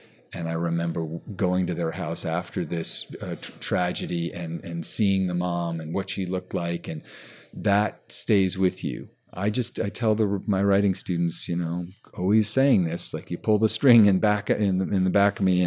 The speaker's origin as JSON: {"language": "English", "town": "Palo Alto", "region": "California", "country": "United States", "tie": "born or raised there", "said": "I tell people I grew up in Palo Alto, California, and they think, oh, Palo Alto, Silicon Valley, zillion-dollar homes."}